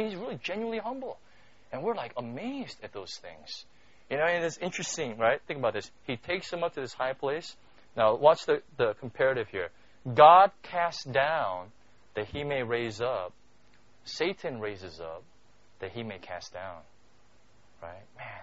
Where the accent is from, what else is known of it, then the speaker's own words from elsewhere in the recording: United States; you know, like I grew up in the States, and so, you know, I grew up watching sports